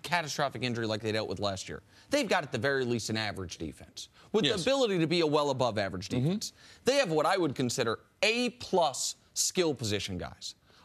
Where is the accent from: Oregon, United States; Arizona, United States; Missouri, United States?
Missouri, United States; Kansas City; I'm from Kansas City. I root for the Chiefs.